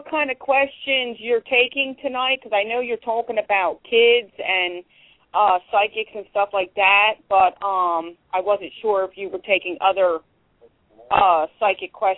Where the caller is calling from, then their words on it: Pennsylvania, United States; I'm calling from Pennsylvania.